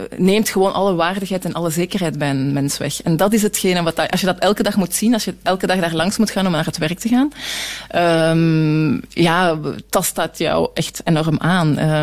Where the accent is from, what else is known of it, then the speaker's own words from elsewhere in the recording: Belgium; omdat ik natuurlijk als Belgische, is dat heel indrukwekkend om in zo'n realiteit terecht te komen